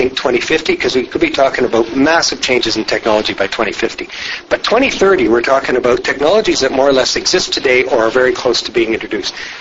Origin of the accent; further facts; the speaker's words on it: Canada; And I have very same concerns as a Canadian about the nature of those negotiations